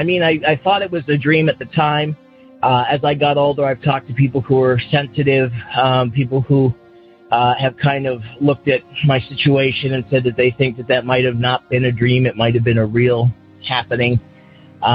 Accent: Massachusetts, United States; I'm from Massachusetts.

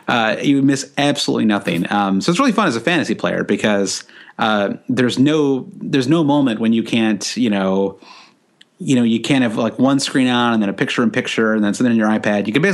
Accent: United States; because as an American, we actually have a better experience.

